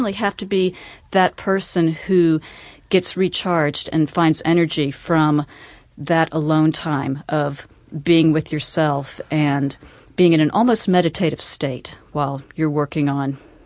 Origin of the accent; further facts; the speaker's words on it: Berea, Kentucky, United States; I grew up in Berea, Kentucky, which has a very rich culture of Appalachian arts.